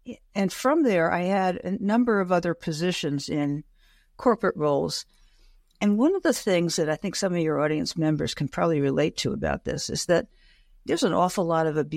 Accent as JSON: {"language": "English", "town": "San Francisco", "region": "California", "country": "United States", "said": "I'm from San Francisco, and I opened up the San Francisco Chronicle, which was the only place you could even look for anything."}